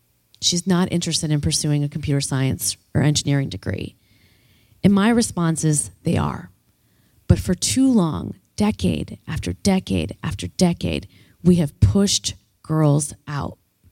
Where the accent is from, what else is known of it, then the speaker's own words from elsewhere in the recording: United States; I believe it's important as an American